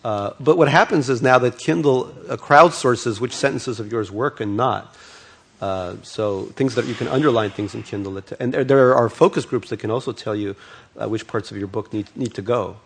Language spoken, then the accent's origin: English; Russia; first language Russian; English is a second language; now in United States; In Russia, I started reading, or when I came to America, I didn't speak English, so I read in Russian a wonderful book